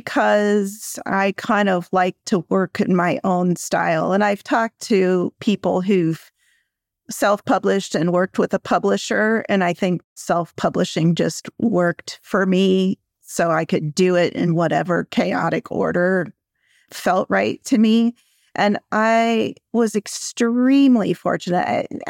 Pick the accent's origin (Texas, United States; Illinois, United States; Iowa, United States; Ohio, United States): Illinois, United States; I grew up in Illinois, so I'm at this craft fair with my family